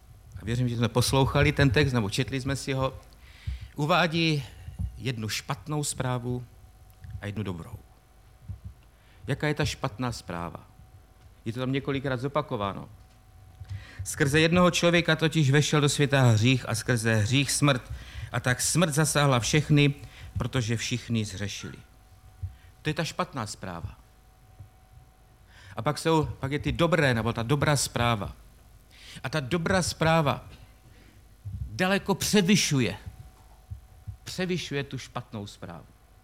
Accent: Moravian-Silesian Region, Czechia; accent: Ostrava; já ještě doufám, že vám nevadí ten můj ostravský přízvuk. Já se budu snažit mluvit dlouze. U nás na Ostravsku se mluví krátce a stručně.

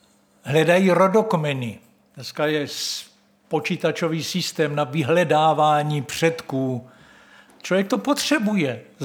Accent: Brno, South Moravian Region, Czechia; Já jsem z Brna a hotovo.

